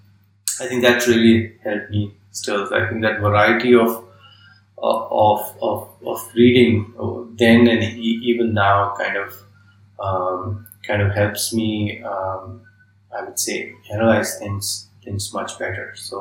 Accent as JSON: {"language": "English", "town": "Bareilly", "region": "Uttar Pradesh", "country": "India", "tie": "born or raised there", "said": "very, very small town in north of India, in UP called Bareilly. That's where I grew up."}